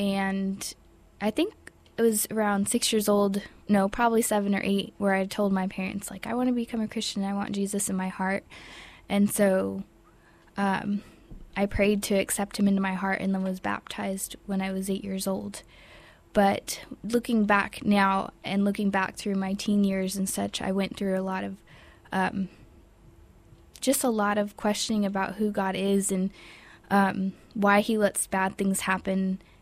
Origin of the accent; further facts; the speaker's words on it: San Jose, California, United States; I grew up in San Jose, California.